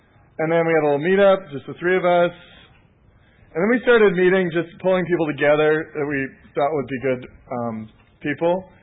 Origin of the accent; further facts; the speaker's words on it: New York, United States; I'm like, I'm from New York too.